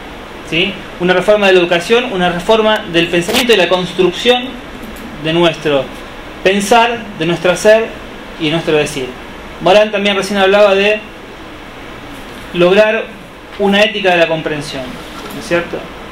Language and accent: Spanish; Argentina; él es Leonardo. Somos politólogos argentinos de la Universidad de Buenos Aires.